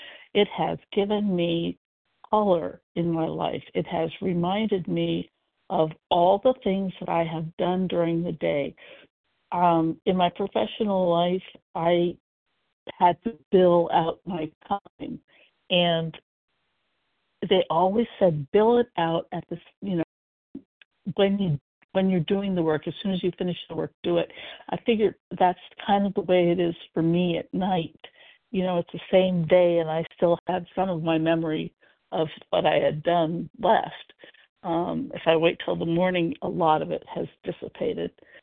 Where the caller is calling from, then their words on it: Portland, Oregon, United States; I'm calling from Portland, Oregon.